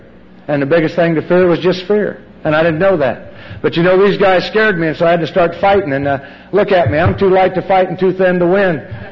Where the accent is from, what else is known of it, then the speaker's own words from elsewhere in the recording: Danville, Illinois, United States; born there; I was born in Danville, Illinois.